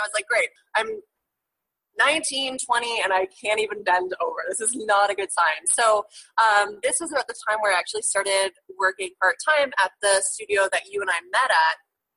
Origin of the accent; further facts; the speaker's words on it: Ajax, Ontario, Canada; now in Costa Rica; as Megan said, and I'm from Toronto, Canada, just outside of the city, a small suburban town, Ajax, and I am currently in Costa Rica right now